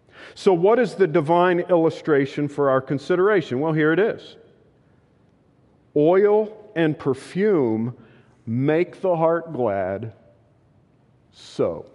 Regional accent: New England, United States; More personally, I thought of my younger years growing up in New England and how much I appreciated smelling the fragrance of lilacs in the spring.

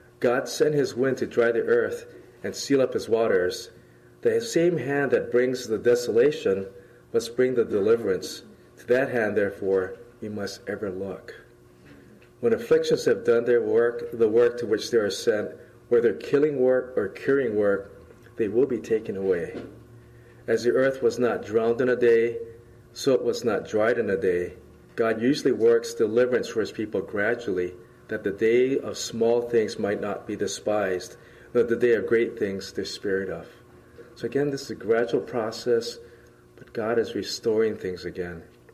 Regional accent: Hawaii, United States; when I was in high school, I was really into fishing. And so, as you know, I came from Hawaii. And every weekend, we'd go out fishing in my friend's boat.

